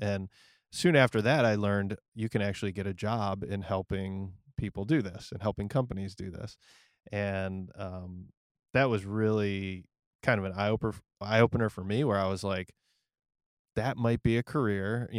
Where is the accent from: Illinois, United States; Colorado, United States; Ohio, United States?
Ohio, United States; Canton; I'm from Canton, Ohio. Known for the Professional Football Hall of Fame, and that's about it.